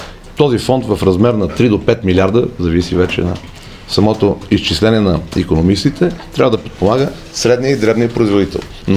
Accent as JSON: {"language": "Bulgarian", "town": "Ruse", "region": "Ruse Province", "country": "Bulgaria", "also_born_or_lived": "Veliko Tarnovo / Varna", "lives_now": "Sofia, Bulgaria", "said": "Аз съм от Русе, учил съм в Търново, живял съм във Варна и от последните 30 и някакви години живея в София."}